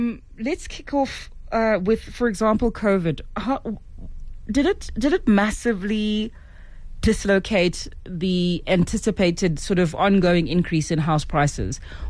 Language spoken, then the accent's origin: English; Western Cape, South Africa; Listen, I'm from the Western Cape.